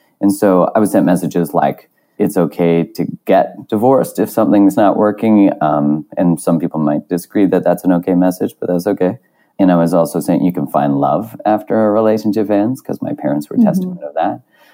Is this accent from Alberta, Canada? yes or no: yes; Calgary, Alberta, Canada; So I grew up in Calgary, which is when I was growing up was about 600,000-700,000 people, and it's on the east side of the Rockies.